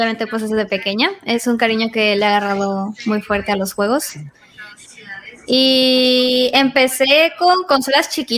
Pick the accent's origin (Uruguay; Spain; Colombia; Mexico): Mexico; northern Mexico; yo tengo actualmente 23 años. Soy de México, del norte.